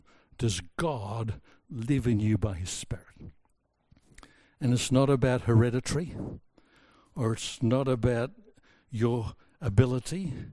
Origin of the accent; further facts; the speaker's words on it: Papua New Guinea; I was about 12 years old, growing up in Papua New Guinea. My parents were missionaries there.